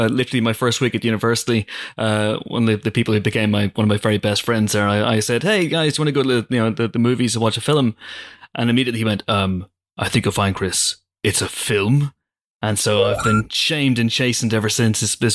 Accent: Northern Ireland, United Kingdom; accent: Northern Irish; And I apologize in advance if my accent gets naturally stronger during the course of this conversation, because that's what happens. You put me in rough proximity with another Northern Irish person and it just gets stronger and stronger and stronger.

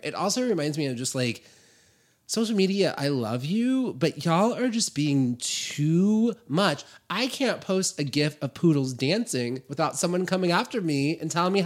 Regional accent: California, United States; this is why I've moved away from New York and I'm back in fucking California with my people

